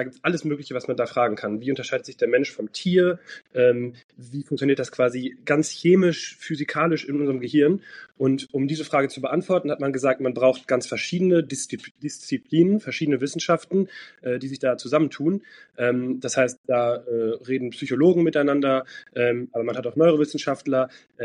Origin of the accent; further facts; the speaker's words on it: Dortmund, North Rhine-Westphalia, Germany; moved away as an adult; Und ich bin in Dortmund geboren und da auch aufgewachsen, habe die ersten 25 Jahre meines Lebens da verbracht.